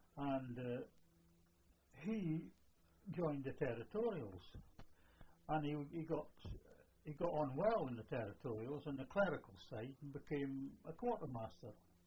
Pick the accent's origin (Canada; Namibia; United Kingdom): United Kingdom; Dundee, Scotland; born there; I was born in Dundee, in a sort of not a low class district, but at the time I was born, Dundee was very industrial. Jute industry, marmalade, all these things that Dundee did.